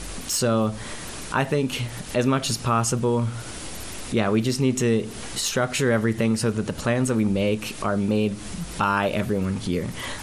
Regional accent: Wilkes, United States; I'm from Wilkes originally as well.

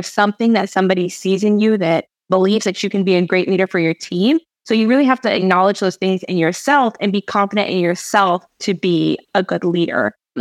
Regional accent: Texas, United States; now in Arizona, United States; Like I'm from Texas and right now, like I said, I'm in Arizona

